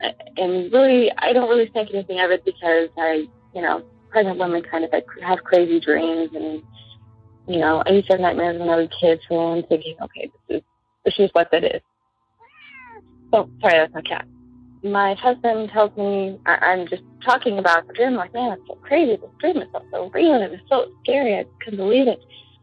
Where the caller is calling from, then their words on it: Indiana, United States; from Indiana, and I just want to tell you a quick little story.